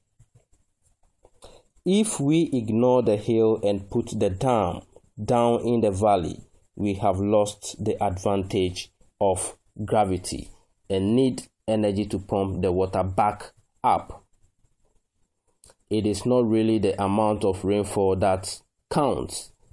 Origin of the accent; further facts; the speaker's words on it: Ghana; from Ghana and a founder of Call to Nature Permaculture.